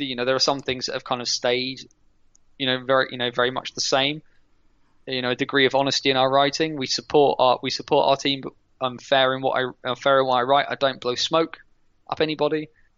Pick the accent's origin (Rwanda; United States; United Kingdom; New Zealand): United Kingdom; I never say I'm English or anything else. I say I'm British because I am part English, part Welsh, and part Irish.